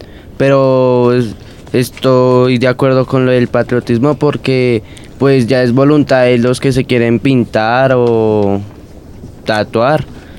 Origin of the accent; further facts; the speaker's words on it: Colombia; Pues soy colombiano y ya.